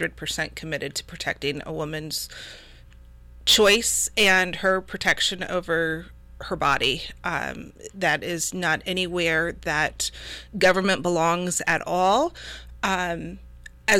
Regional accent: Tucson, Arizona, United States; So as you said, I was born in Tucson, Arizona. Raised my whole life there.

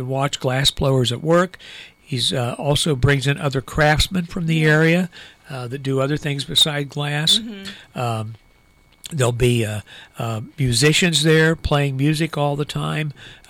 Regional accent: Logan, Ohio, United States; also born or lived in Scioto County; Now, I grew up in Logan. My family came from Scioto County. We moved to Logan when I was about 10 years old. And I grew up there, went to school there, went to high school there.

